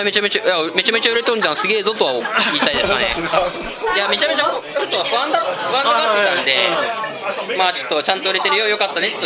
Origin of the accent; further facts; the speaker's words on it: Nagoya, Aichi, Japan; also born or lived in Hiroshima; 僕あの大学広島なんですけど、あの地元が名古屋なんで。